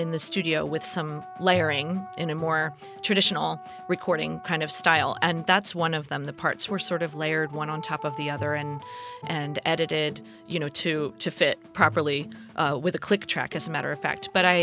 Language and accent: English; Philadelphia, Pennsylvania, United States; I grew up in Philadelphia and just remembering the beautiful sounds of the … especially their Christmas recordings.